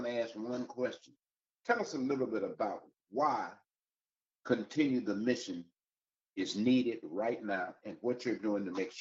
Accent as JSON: {"language": "English", "region": "Alabama", "country": "United States", "tie": "born or raised there", "said": "I grew up in Alabama, and if you didn't have a pellet gun by six, then you wasn't in Alabama."}